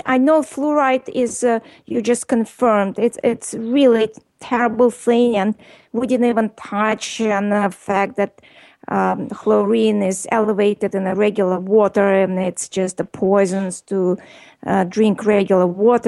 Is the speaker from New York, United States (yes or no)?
yes; New York, United States; I'm from New York